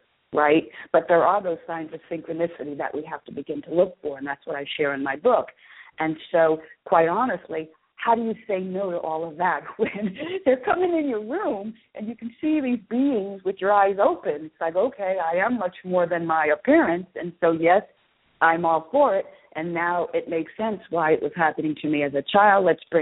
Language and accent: English; New Jersey, United States; When I was 12 years old, growing up in South Jersey, you know, on the 5 acres, it was nothing for me to see spirits.